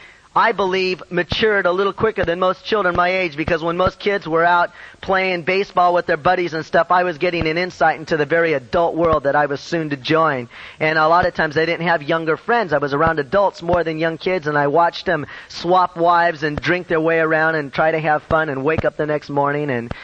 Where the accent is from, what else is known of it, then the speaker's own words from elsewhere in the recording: Long Beach, California, United States; born there; I was born in Long Beach in 1952 and my mom was married and divorced 7 times.